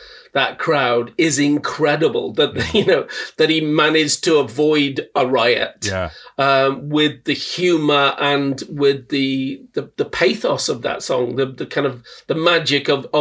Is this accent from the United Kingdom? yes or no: yes; Liverpool, North West England, United Kingdom; I'm from Liverpool, working class Liverpool. So it was Sunday dinner while my dad was out at the pub having his three or four pints on a Sunday afternoon with his mates.